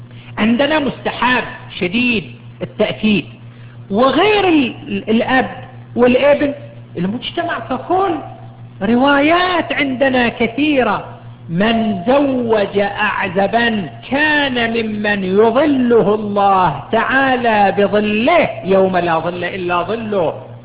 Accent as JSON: {"language": "Arabic", "town": "Qatif", "region": "Eastern Province", "country": "Saudi Arabia", "said": "عندنا الآن في صفوة، عندنا في سيهات، عندنا في القطيف"}